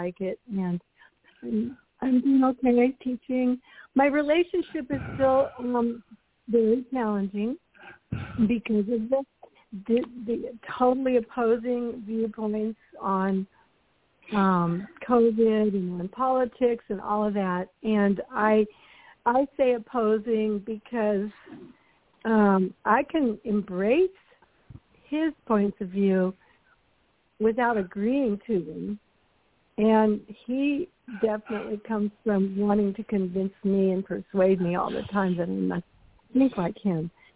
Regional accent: Ashland, Oregon, United States; Yes, I moved back to Ashland. I can say that now. I'm from Ashland, Oregon.

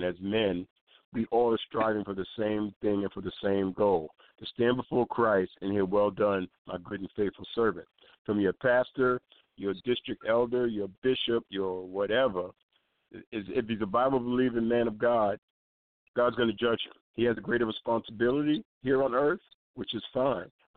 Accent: New York City, New York, United States; I'm just a guy. I'm from the Bronx.

